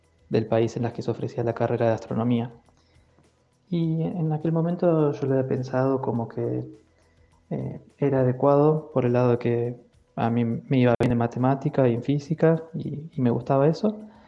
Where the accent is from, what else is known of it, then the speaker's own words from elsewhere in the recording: Mar de Ajó, Buenos Aires Province, Argentina; yo crecí en Mar de Ajó, que no es precisamente una ciudad con tradición científica y mucho menos astronómica.